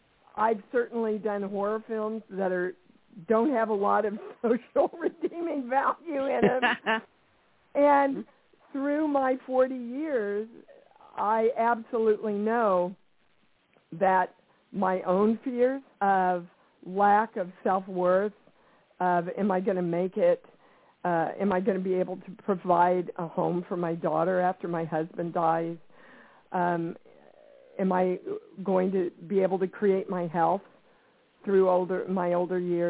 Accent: Kansas, United States; I came from Kansas, from a very poor background.

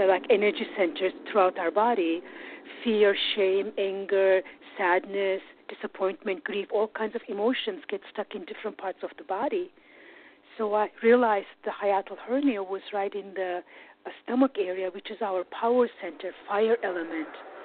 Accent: Turkey; moved away as an adult; also born or lived in Germany; I am originally from Turkey. In Turkey, being an Islamic culture, we were treated as girls are much less than boys. And so I was raised in a very judgmental culture like that.

